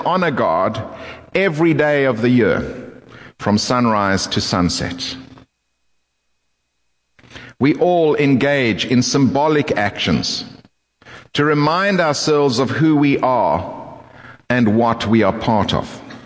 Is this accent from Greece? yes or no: no; South Africa; I was born and raised in South Africa. It is a country with a story that many are familiar with. And I am formed in part by that story. In that story, I am an English-speaking white man.